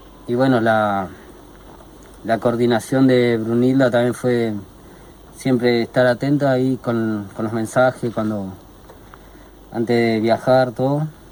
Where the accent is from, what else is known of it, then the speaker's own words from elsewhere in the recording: Aluminé, Neuquén, Argentina; soy de Rucachoró y Aluminé.